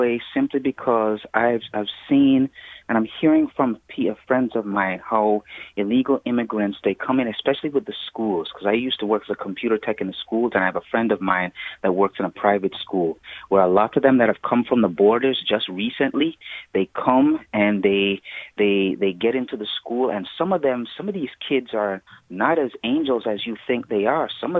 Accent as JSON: {"language": "English", "country": "Jamaica", "moved": "yes", "lives_now": "United States", "said": "I am an immigrant. I'm originally from Jamaica, proud to be an American citizen"}